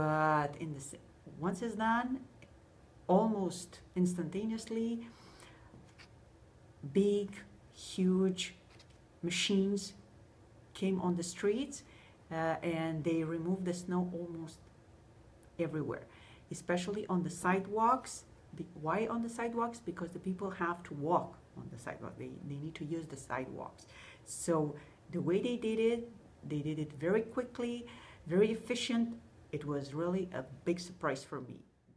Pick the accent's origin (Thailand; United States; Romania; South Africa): Romania; now in Canada; I'm here in Canada for almost 12 years. I came from Romania.